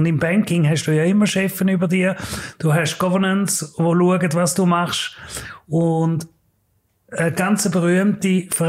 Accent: Kützlingen, Thurgau, Switzerland; also born or lived in United States; now in Zürich, Switzerland; Ich komme aus Kützlingen im Thurgau und habe es nach Zürich geschafft und ins Herzen von Zürich.

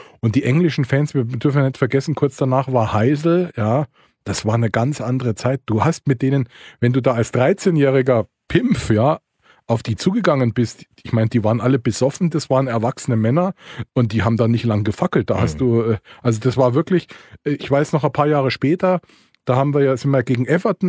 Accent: Munich, Bavaria, Germany; born there; Ich bin in München geboren

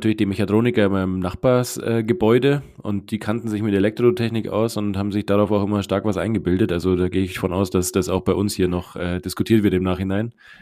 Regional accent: Munich, Bavaria, Germany; born there; gebürtiger Münchner und bin kürzlich 30 Jahre alt geworden

